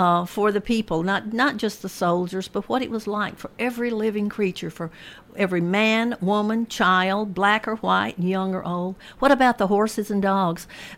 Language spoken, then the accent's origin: English; Murfreesboro, Tennessee, United States; I grew up on North Spring Street, just one block over, and I remember that old structure when I was a kid.